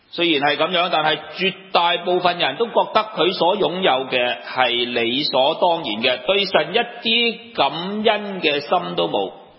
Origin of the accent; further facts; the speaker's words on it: China; 我们中国人呢也都是一样的，我们非常尊敬我们的祖宗的